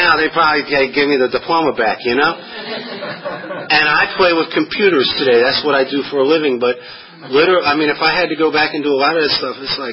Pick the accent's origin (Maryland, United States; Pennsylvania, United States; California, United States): Maryland, United States; Bethesda; It was that different from what I'd grown up with. I grew up in Bethesda.